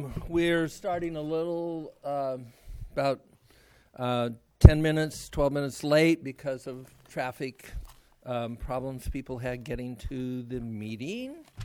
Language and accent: English; McKinleyville, California, United States; from McKinleyville, California.